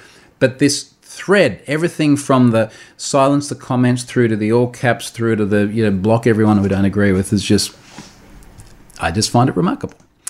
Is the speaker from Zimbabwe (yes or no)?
no; Australia; And one of them is I'm Australian. Evidently, I'm on the other side of the world to where these regulations have been born.